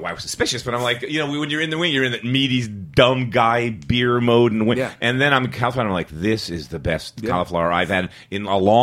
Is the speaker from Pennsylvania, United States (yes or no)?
yes; Philadelphia, Pennsylvania, United States; I'm from Philly, so yeah. Philly, big black town. When I was growing up in Philly, the only guys in kitchens were Italians, Irish, and blacks.